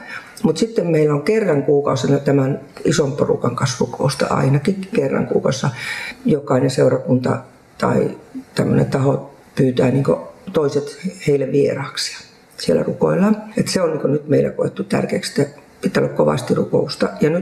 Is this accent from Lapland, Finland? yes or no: yes; Tornio, Lapland, Finland; Minä olen Torniosta